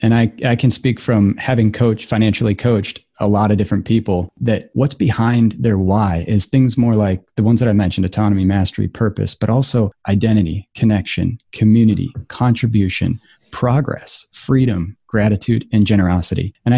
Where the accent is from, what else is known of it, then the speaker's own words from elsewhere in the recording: United States; We're calling it a job because we're American.